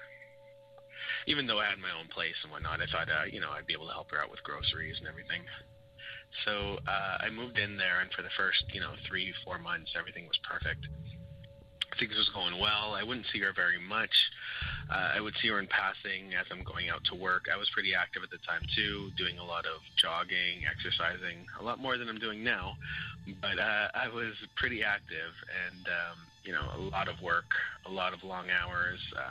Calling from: Montreal, Quebec, Canada; I'm calling from Montreal, Quebec.

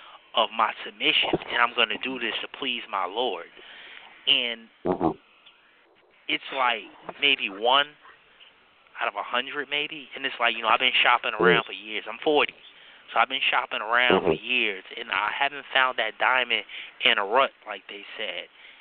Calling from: Avondale, New Jersey, United States; I'm calling from Avondale, New Jersey.

